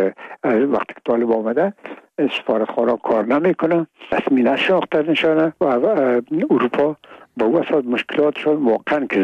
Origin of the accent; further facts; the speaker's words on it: Afghanistan; ما افغان هستیم